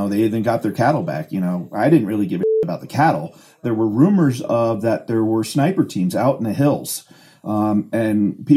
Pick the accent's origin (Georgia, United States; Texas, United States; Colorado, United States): Colorado, United States; now in Montana, United States; I had moved up to Montana from Colorado. I'm from Colorado, and I was associate editor for the Oath Keepers website.